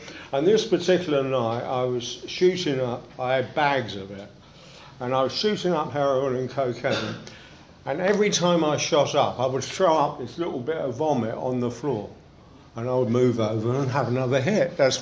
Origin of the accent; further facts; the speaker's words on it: Notting Hill, London, United Kingdom; I grew up in Notting Hill. I grew up in a council flat. I grew up with absolutely nothing.